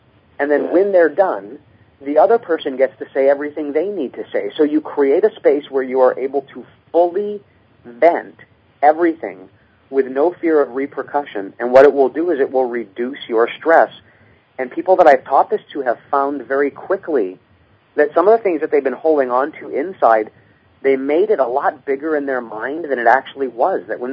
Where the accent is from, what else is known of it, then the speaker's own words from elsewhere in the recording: Hawaii, United States; I'm from Hawaii, and what we say is we say, please forgive me.